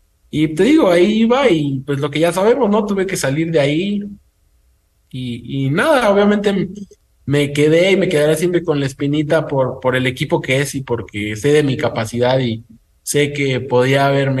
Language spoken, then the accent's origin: Spanish; Mexico; born there; Soy nacido en México, tengo la doble nacionalidad con Perú por mi padre, soy mexicano peruano o peruano mexicano, como lo quieras ver.